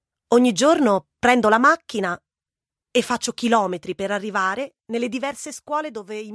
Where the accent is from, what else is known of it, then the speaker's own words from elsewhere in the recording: Rome, Lazio, Italy; now in Paris, France; sono di Roma. Sono una maestra e ora lavoro a Parigi, in Francia.